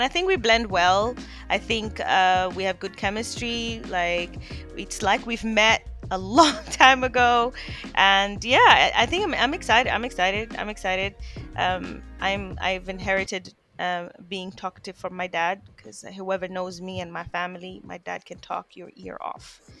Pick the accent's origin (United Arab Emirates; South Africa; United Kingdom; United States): United Arab Emirates; Dubai; more attached to my Kenyan side, though I love my Tanzanian brothers and sisters. I was born and raised in Dubai.